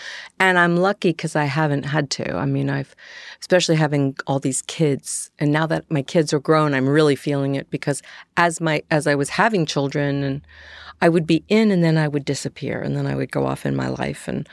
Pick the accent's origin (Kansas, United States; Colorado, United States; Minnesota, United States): Kansas, United States; born there; I was born in Kansas.